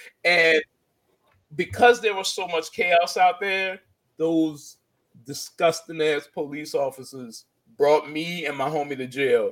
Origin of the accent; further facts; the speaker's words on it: New Orleans, Louisiana, United States; Now, I'm from New Orleans. I grew up in thug culture.